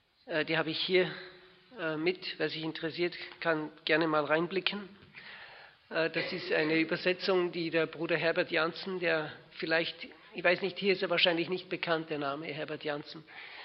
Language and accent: German; Austria; now in Switzerland; in der Schweiz wohnhaft. Meine Frau ist eine Schweizerin, aber ich klinge gar nicht schweizerisch, oder? Ich bin ein Österreicher.